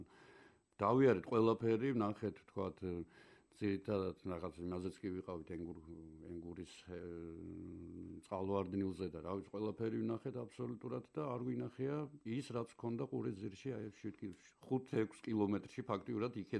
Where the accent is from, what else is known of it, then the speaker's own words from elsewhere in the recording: Martvili, Samegrelo-Zemo Svaneti, Georgia; ხო, მეც მარტვილიდან ვარ, ოღონდ მარტვილის გვერდით პატარა სოფელია ბანძა